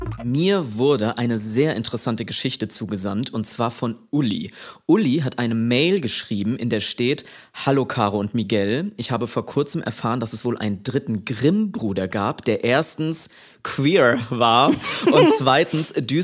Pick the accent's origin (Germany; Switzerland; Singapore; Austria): Germany; Hesse; Ist übrigens ganz in der Nähe von da, wo ich herkomme. Ich war oft mit meiner Oma in Steinau